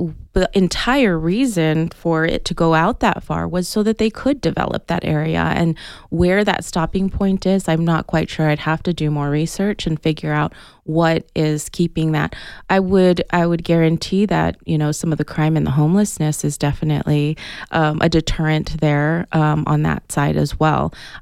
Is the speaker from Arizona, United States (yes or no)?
yes; Tucson, Arizona, United States; I grew up in Tucson. Tucson is my town. I know it inside out. I grew up in Ward 1 on the south side.